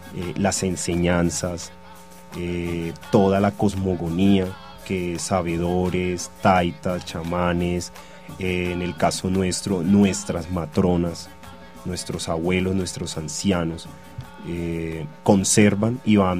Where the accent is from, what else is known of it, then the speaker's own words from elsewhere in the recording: Chocó, Colombia; Nosotros venimos del Chocó, y cuando digo nosotros es toda mi familia, especialmente de unos municipios muy hermosos como lo son Ismina, como lo son Quibdó, Bagadó.